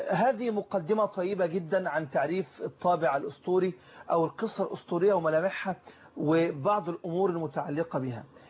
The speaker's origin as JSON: {"language": "Arabic", "country": "Egypt", "said": "طب ما هو حدث عندنا في مصر في بدايه الثوره"}